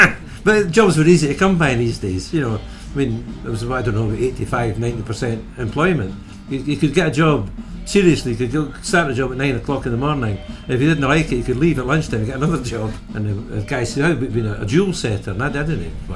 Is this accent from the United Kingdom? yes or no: yes; Edinburgh, Scotland, United Kingdom; I was born in Edinburgh in 1946, so I'm 62 now. I went to school, local school at Preston Street. I mean, South Side, although I work in the South Side, but I was a South Side born in Simpson Maternity Pavilion